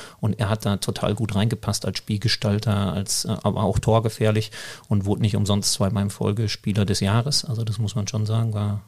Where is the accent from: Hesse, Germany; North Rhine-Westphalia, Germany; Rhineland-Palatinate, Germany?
North Rhine-Westphalia, Germany; Herne; dementsprechend habe ich in meiner Heimatstadt die ersten Trainingseinheiten gemacht